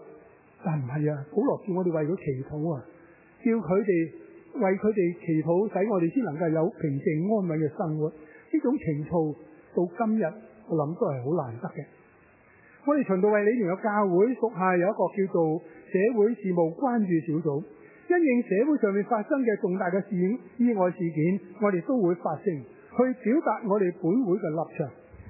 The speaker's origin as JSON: {"language": "Chinese", "country": "Hong Kong", "tie": "born or raised there", "said": "这个那城就是我们生于斯长于斯的香港"}